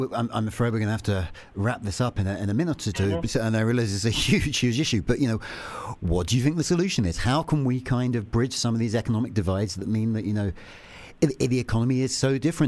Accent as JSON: {"language": "English", "region": "East of England", "country": "United Kingdom", "tie": "born or raised there", "said": "Like, I grew up in Essex, and actually there are parts of Essex that are really not doing that well."}